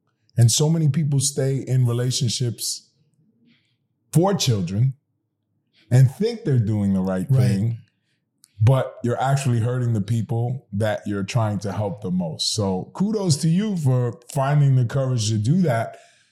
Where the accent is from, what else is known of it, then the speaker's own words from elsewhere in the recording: New York City, New York, United States; growing up in the Bronx with Italians and being Indian with all this rich culture